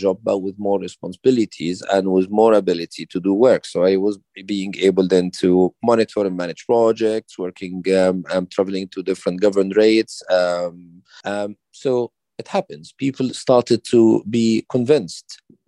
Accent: Egypt; I am originally from Egypt, a person with a visual impairment.

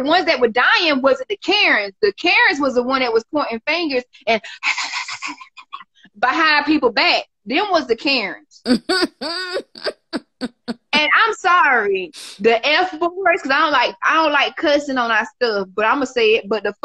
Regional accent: Dublin, Georgia, United States; even though I am from Dublin

